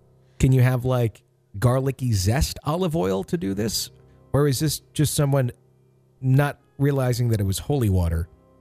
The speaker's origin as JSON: {"language": "English", "town": "Fond du Lac", "region": "Wisconsin", "country": "United States", "tie": "born or raised there", "said": "We were driving back from northern Michigan and it was in between Green Bay and my hometown in Fond du Lac."}